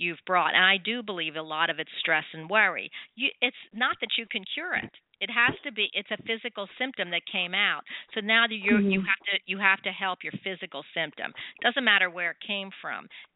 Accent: Philadelphia, Pennsylvania, United States; I'm from Philly, and I used to spend every summer in Margate, New Jersey.

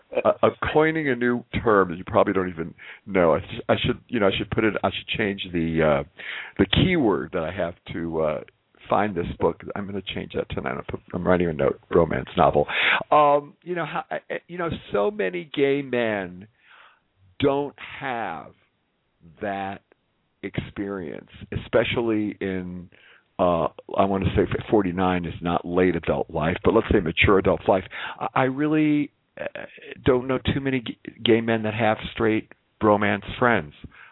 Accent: Kansas City, Missouri, United States; when I lived back in, I'm from Kansas City, I lived there for 30 years

